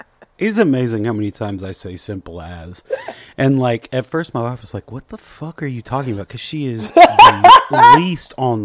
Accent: United States; I don't know. I'm American. I can't, you know.

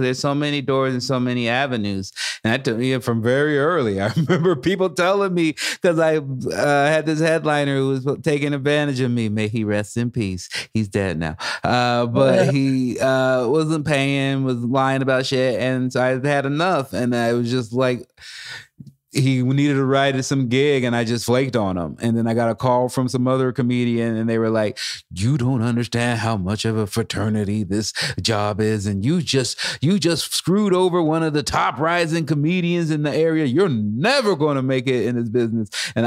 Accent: Salem, Oregon, United States; I'm going to book my own gigs in my hometown of Salem, Oregon, because I need to feed my son.

